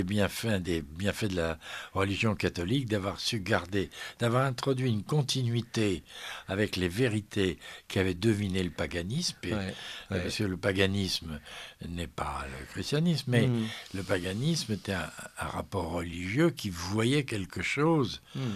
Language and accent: French; Lisieux, Normandy, France; born there; Je suis né à Lisieux